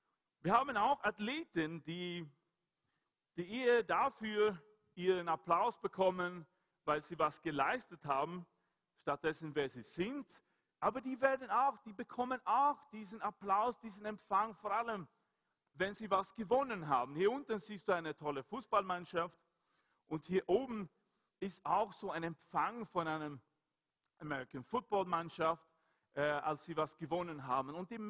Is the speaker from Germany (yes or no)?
no; Sweden; German is a second language; Es gibt einen König in meinem Heimatland, ein König von Schweden.